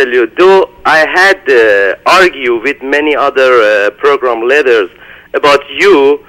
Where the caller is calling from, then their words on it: Norway; English is a second language; I'm calling from Norway.